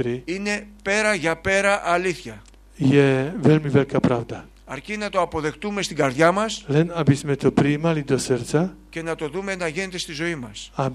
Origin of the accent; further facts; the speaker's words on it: Athens, Attica, Greece; born there; γεννήθηκα στην Αθήνα από φτωχούς γονείς.